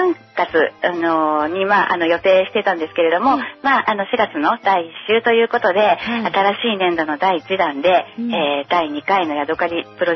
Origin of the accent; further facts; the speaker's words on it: Saga, Japan; 私もでも佐賀出身なので佐賀の桜も見たいなと思いながら